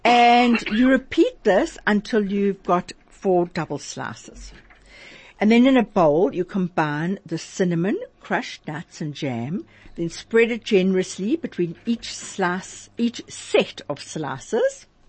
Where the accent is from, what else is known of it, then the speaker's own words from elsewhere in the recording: Durban, KwaZulu-Natal, South Africa; I'm from Durban. I'm an old Durban girl.